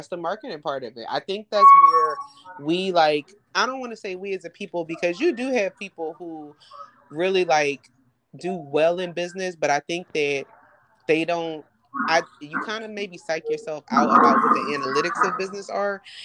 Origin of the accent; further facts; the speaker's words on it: Philadelphia, Pennsylvania, United States; So, I grew up in Philadelphia. I live in Philadelphia.